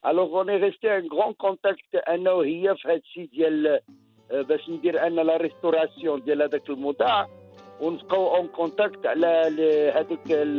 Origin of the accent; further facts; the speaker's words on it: Casablanca, Casablanca-Settat, Morocco; انا ماشي من هنا، انا من كازا